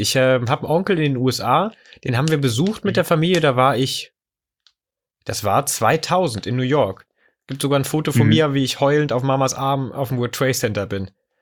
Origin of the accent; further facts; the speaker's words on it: Lower Saxony, Germany; ich bin in der Nähe von Wolfsburg aufgewachsen